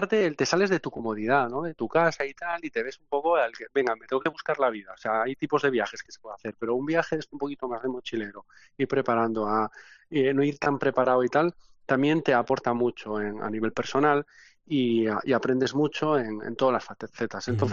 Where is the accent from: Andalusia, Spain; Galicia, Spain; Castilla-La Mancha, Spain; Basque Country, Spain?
Galicia, Spain; Vigo; Yo soy gallego, ¿vale? Y entonces, en verano, en Galicia, por la zona de la, pues yo soy de Vigo